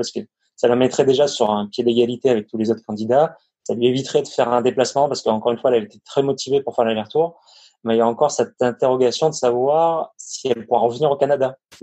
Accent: Avignon, Provence-Alpes-Côte d'Azur, France; actuellement j'ai 31 ans, je suis originaire d'Avignon, dans le sud.

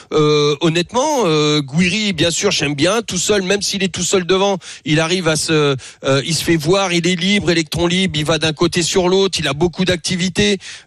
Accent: Poitiers, Nouvelle-Aquitaine, France; Mais je suis de Poitiers, moi, tu sais, comme on n'a pas beaucoup de sports de haut niveau.

